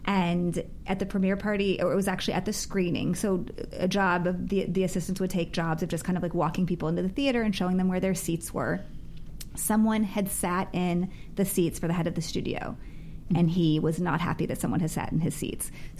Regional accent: Arizona, United States; Growing up in Arizona, like, big deal. You move the seats.

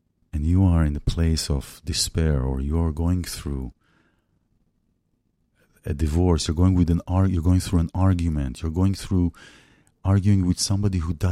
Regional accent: Israel; I remember growing up in Israel.

